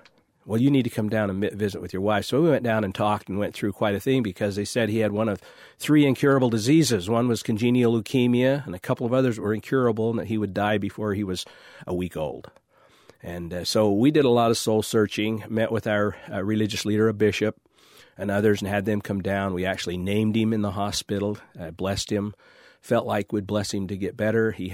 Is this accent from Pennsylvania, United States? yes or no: no; St. George, Utah, United States; I'm 65 years old. We're here in St. George, Utah, my hometown, and I'm here with my wife, Bunny.